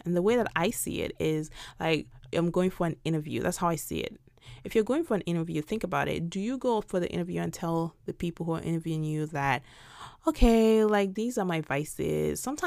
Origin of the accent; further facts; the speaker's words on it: Nigeria; growing up in Nigeria, that was a lot of people around me had that perception about these things.